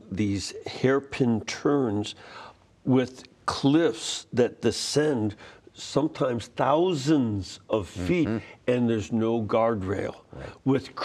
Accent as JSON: {"language": "English", "town": "Chicago", "region": "Illinois", "country": "United States", "tie": "born or raised there", "said": "his growing up in Chicago like I did"}